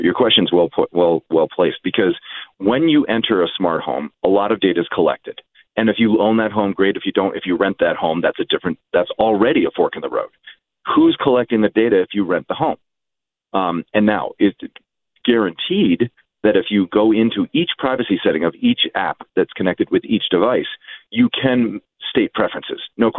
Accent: Utah, United States; according to Vivint, which is a smart home device maker in Utah, my home state, Park City, where I live when I'm not in Cambridge

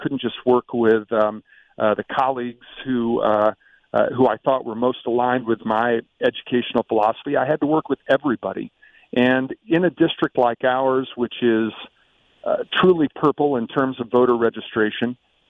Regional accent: Ohio, United States; four of them as an elected official in my home state of Ohio, and 19 of them as a public school administrator.

